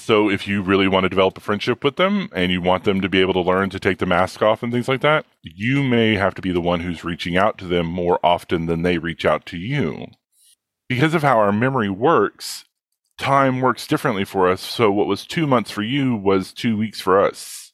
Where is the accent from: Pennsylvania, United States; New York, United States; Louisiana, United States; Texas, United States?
Texas, United States; So I was raised in Northeast Texas in a very rural environment. I was like 75 miles to the nearest Walmart